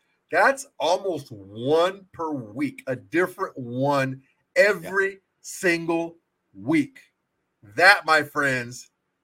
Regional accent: California, United States; Okay, so here's the deal. We're from Southern California. We're a transplant city.

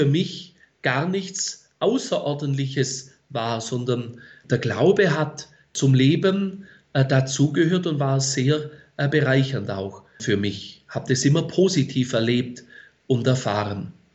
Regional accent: Bad Wurzach, Baden-Württemberg, Germany; also born or lived in Leutkirch im Allgäu; Ich selber stamme aus dem Allgäu, aus Leutkirch im Allgäu. Dort bin ich geboren, aufgewachsen bin ich in Bad Wurzach. Da gibt es dann noch eine kleinere Teilgemeinde unter Schwarzach und Adelshofen. Ich bin Jahrgang 1977

